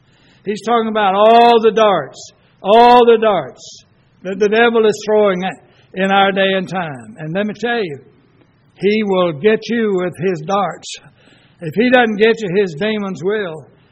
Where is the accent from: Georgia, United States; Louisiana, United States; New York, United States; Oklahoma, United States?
Georgia, United States; Cochran; even though I'm from Cochran, grew up here, graduated high school here, love Cochran